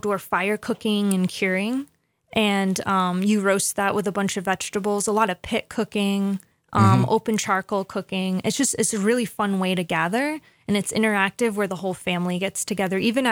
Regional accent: New Bedford, Massachusetts, United States; My hometown, New Bedford, has a huge Portuguese population. Mm-hmm. And so my parents are immigrants from Portugal.

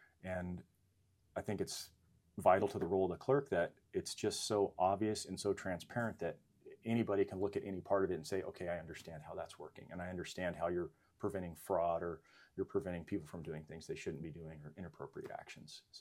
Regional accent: California, United States; I grew up in the Yosemite area in California, and it was an absolutely beautiful place to live.

